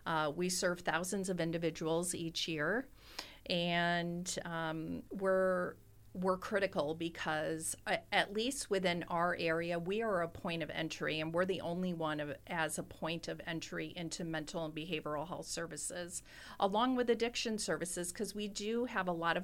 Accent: Wisconsin, United States; And I am originally from Wisconsin. I left for 30 years, and I came back a few years ago, and I found myself in public health, and that's my background.

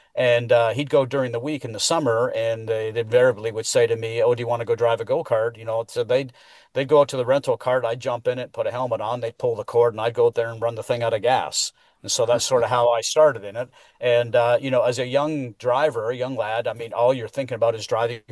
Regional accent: Toronto, Ontario, Canada; I lived it because I was born and raised in Toronto

